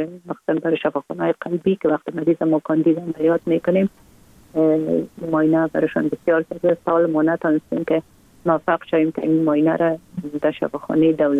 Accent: Kabul, Afghanistan; born or raised there

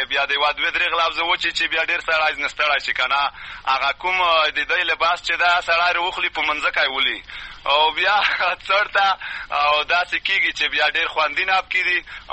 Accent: Matak, Khost, Afghanistan; زه خپل د خوست ولایت د تڼۍ ولسوالۍ د متک کلی اوسیدونکی

